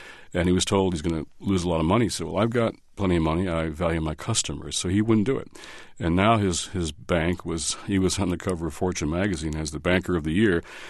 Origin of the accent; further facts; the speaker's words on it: Detroit, Michigan, United States; I was in Detroit to start this tour, my hometown, where unemployment's, 30% is actually a lot higher than that.